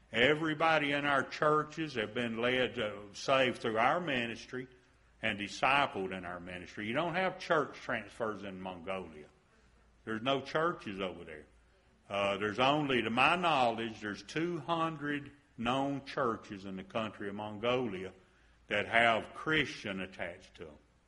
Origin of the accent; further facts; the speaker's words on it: the South, United States; accent: southern; They don't know I have a southern accent. They think I'm British over there.